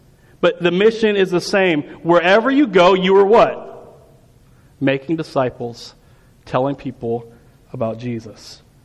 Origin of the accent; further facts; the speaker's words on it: Chicago, Illinois, United States; In my hometown of Chicago, we are closing one church a week.